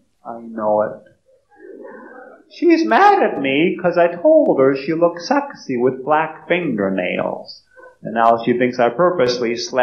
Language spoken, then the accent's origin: English; United States; I'm from America and the economy's having problems.